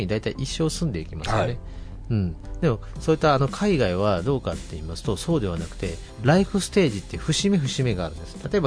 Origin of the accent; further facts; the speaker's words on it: Hiroshima, Japan; now in Tajima, Japan; まあ、広島、出身は広島なんですけども